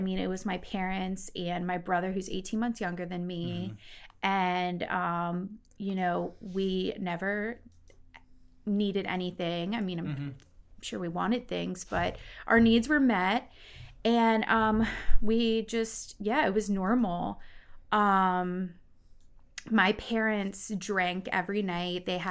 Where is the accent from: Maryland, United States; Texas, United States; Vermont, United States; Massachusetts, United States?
Maryland, United States; I'm from Baltimore County, Maryland.